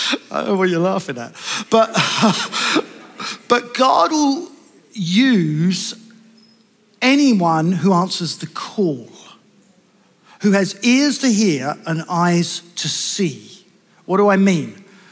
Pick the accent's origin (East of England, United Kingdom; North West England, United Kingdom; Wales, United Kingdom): East of England, United Kingdom; the posh ones amongst you will say … I come from Essex